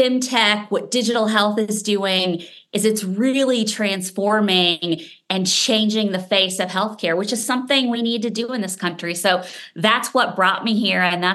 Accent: Indiana, United States; I grew up in Indiana. I have two sisters.

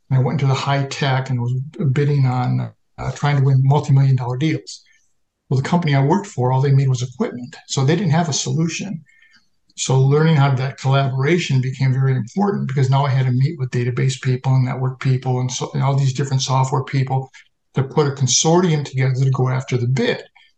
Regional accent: Buffalo, New York, United States; So I grew up in Western New York in the Buffalo area, and I didn't want to work in steel. And I had to get out of there.

